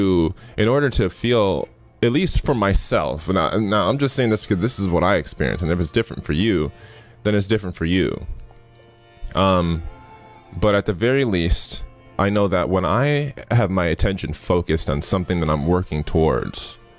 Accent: Illinois, United States; born there; moving out here to Arizona. I was born in Illinois.

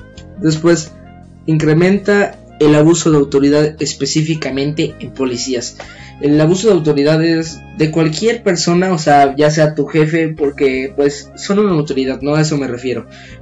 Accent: Mexico; Y todo esto es porque, pues, ¿cómo somos los mexicanos?

